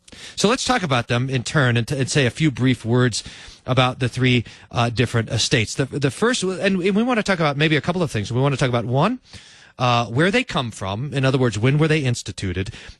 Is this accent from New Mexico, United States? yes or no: yes; Albuquerque, New Mexico, United States; also born or lived in Texas; We moved once when I was growing up from Albuquerque to New Mexico, or from Texas to New Mexico there in Albuquerque.